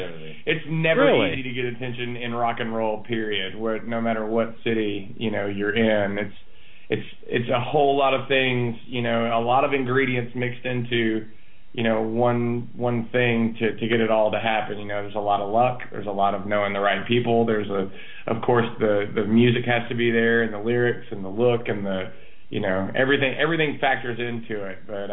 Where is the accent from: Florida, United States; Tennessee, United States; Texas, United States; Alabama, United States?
Tennessee, United States; Nashville; Yeah, I'm from Nashville.